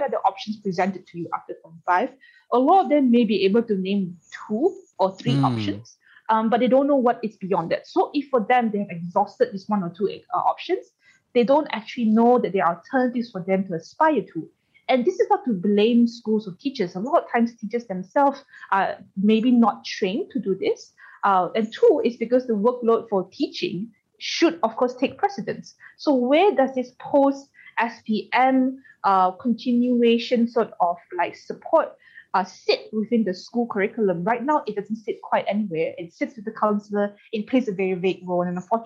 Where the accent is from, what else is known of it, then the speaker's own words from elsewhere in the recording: Kuching, Sarawak, Malaysia; And mind you, I'm also from one of the good schools, so-called, of Kuching. I'm from Kuching as well.